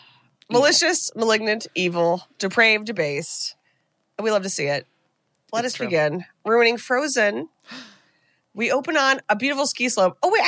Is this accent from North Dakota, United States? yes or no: no; Ohio, United States; We're from Northeast Ohio, and we would go to this ski.